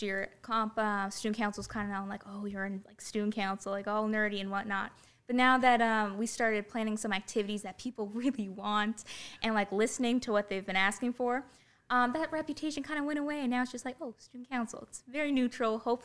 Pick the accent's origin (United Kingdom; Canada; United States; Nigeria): Canada; Inverness, Nova Scotia; now in Fort McMurray, Canada; I'm from Inverness, Nova Scotia.